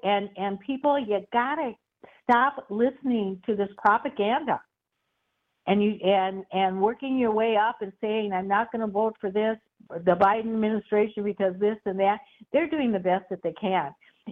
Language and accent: English; Milwaukee, Wisconsin, United States; You know, I'm from Milwaukee, and I was a victim of the Deep Tunnel Project